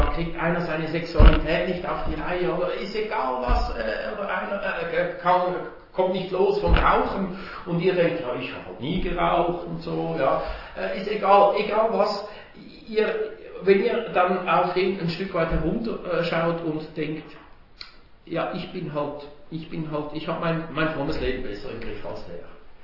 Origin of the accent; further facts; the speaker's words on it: Switzerland; So sagt man bei uns in der Schweiz